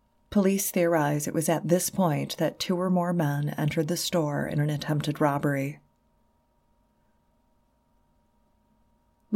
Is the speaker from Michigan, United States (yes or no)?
yes; Detroit, Michigan, United States; I actually have fond memories of the Burger Chef location I grew up with in Metro Detroit.